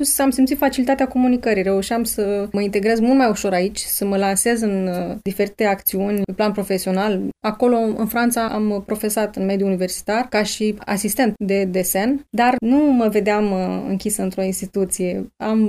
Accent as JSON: {"language": "Romanian", "town": "Iași", "region": "Iași County", "country": "Romania", "tie": "born or raised there", "also_born_or_lived": "France", "said": "M-am întors în Iași, orașul meu natal. Am preferat să aleg Iași pentru că aici mă simt acasă, aici am și prietenii și familia."}